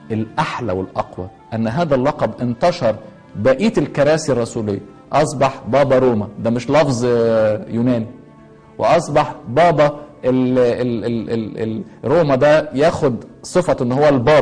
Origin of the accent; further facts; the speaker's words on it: Egypt; فده لقب محبب لينا احنا جدا كمصريين، لان هو لقب مصري اصلي.